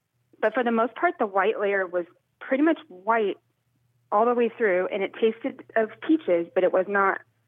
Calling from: Kansas City, United States; I'm in Kansas City.

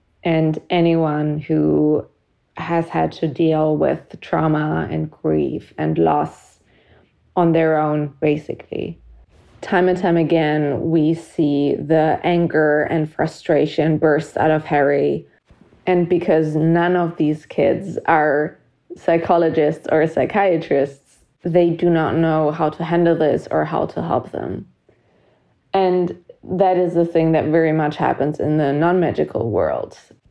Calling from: Germany; she, their pronouns, and I'm calling from Germany.

